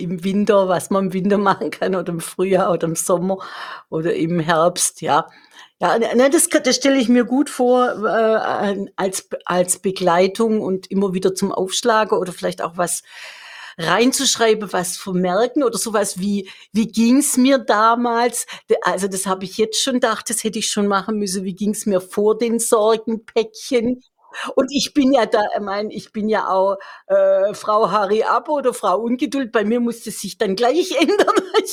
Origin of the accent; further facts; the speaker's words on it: Bavaria, Germany; Ich wohne ja auch mittendrin, auch noch nicht sehr lange, jetzt erst seit 6 Monaten. Ich komme ja aus dem Allgäu, auch viel Natur.